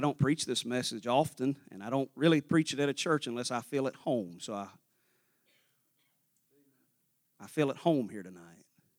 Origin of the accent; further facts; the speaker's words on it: Little Rock, Arkansas, United States; And growing up in Arkansas, our little independent Baptist church there in Little Rock, like most of the independent churches in Arkansas, we use the Sword of the Lord songbook out of Murfreesboro.